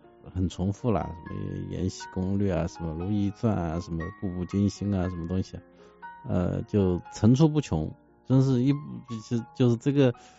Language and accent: Chinese; Suzhou, Jiangsu, China; 就是像我的老家就江苏那个苏州啊